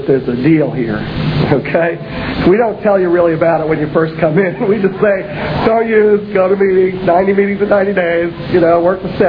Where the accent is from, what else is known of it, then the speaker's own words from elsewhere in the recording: New York, United States; And I'm a New Yorker, really. I've been in the South for a bunch of years.